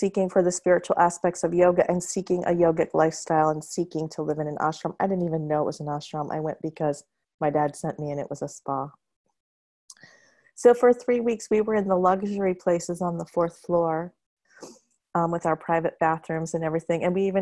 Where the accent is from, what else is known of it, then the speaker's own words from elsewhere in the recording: Ohio, United States; And I'm from Ohio.